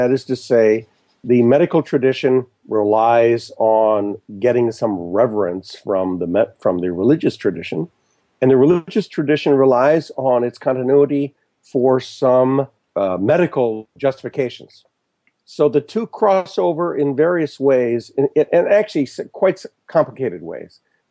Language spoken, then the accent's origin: English; New Zealand; born there; I am a New Zealander by birth. I went to university there in my late teens, and I visit there frequently. And in fact, in 3 days, I will be in my native land again.